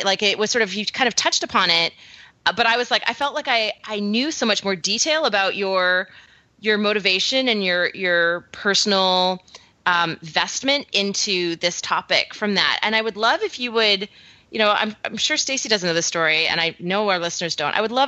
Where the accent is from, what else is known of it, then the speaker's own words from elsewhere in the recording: Canada; accent: Canadian; now in United States; would you agree that my Canadian accent has watered down pretty substantially over my last 10 years living in America?